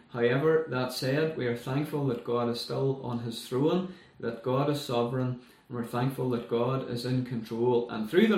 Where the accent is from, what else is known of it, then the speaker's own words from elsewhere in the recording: Londonderry, Northern Ireland, United Kingdom; many of you know me. I was born and raised in Londonderry and I attended Londonderry Free Presbyterian Church for in and around 10 years.